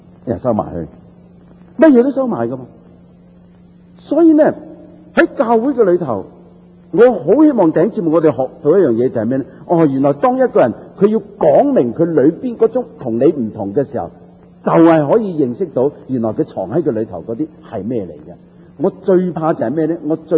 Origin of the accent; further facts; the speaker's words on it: Taishan, Guangdong, China; 我是台山人，台山人老老实实讲几舐啡下的